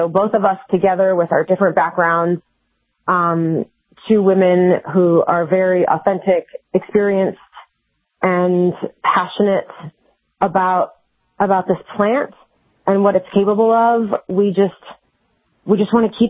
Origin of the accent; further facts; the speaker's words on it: Miami, Florida, United States; Well, I grew up in Miami. I've cooked with my family my entire life. My restaurants served, you know, Cuban-inspired and, like, Miami street food.